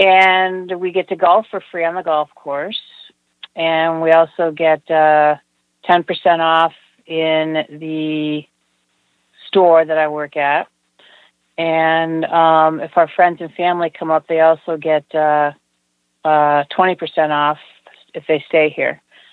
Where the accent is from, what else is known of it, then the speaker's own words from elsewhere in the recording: Vermont, United States; Yeah, I grew up in Vermont, so to me, this is a second home.